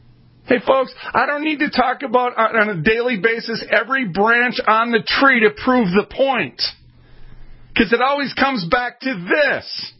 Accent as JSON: {"language": "English", "town": "Minneapolis", "region": "Minnesota", "country": "United States", "tie": "born or raised there", "said": "I'm from North Minneapolis. I get it, right? You know, it's interesting. I was kind of raised up in the hood in North Minneapolis."}